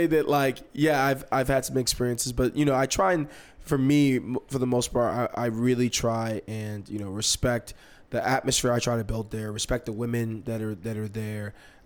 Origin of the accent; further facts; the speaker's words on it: Nigeria; I'm Nigerian. In my culture, she'll already be married, having kids. And I'm the oldest of their children.